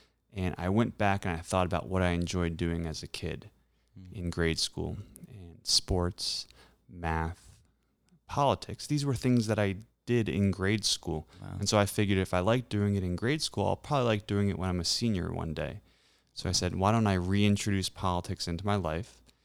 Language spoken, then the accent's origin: English; Rockville, Maryland, United States; also born or lived in Silver Spring; Yeah, so I'm a DMV kid, and I was born in Silver Spring, grew up in Rockville. My dad's from D.C., grandparents, great-grandparents lived in D.C. as well. So this is certainly home.